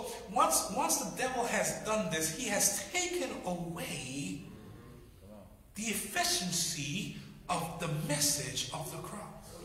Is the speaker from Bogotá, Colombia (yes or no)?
no; San Andrés and Providencia, Colombia; Originally, I am from Colombia, South America. I'm from some islands of Colombia that used to be British colonies. That's why we pretty much mix. … they're like, ain't nothing Hispanic into that. It used to be a British colony, West Indies